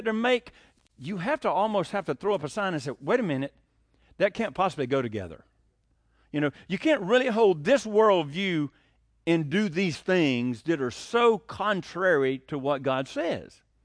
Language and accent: English; Bible Belt, United States; You know, I came from the Bible Belt. Everybody knew who Jesus was.